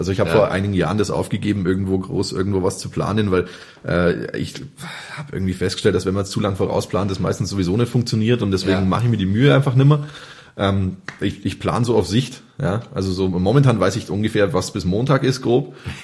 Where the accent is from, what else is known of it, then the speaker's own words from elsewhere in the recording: Selb, Bavaria, Germany; Also ich meine, ich bin aus Selb. Ich finde es in Selb an sich auch super.